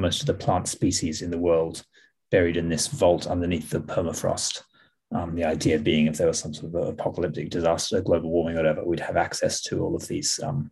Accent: Perth, Western Australia, Australia; also born or lived in England; I was born in England, and my parents are both dual citizens who spent part of their life living in both countries. So we moved back to Perth when I was about eight.

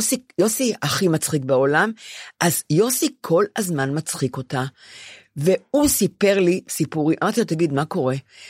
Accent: Ramat Gan, Tel Aviv District, Israel; now in Tel Aviv, Israel; רחוב גורי יהודה ברמת גן, איפה שגדלתי.

